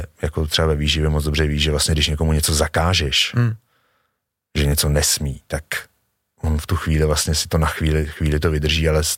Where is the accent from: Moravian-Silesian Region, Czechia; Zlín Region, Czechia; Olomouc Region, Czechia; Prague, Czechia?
Prague, Czechia; hráli jsme si prostě venku na ulici, jsem z Prahy.